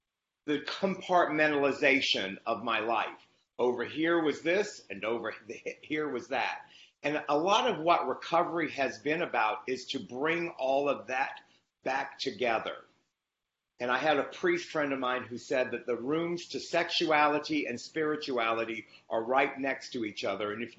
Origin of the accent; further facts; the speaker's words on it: Louisiana, United States; So I grew up in Louisiana. I've moved around and lived in other states.